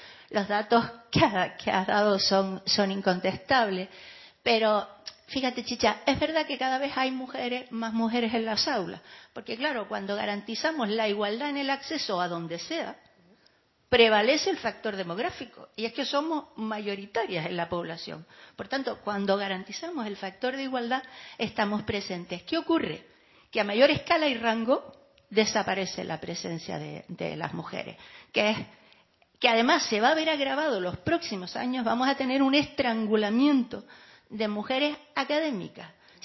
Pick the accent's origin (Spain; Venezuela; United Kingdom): Spain; Canary Islands; como ex diputada y como ciudadana canaria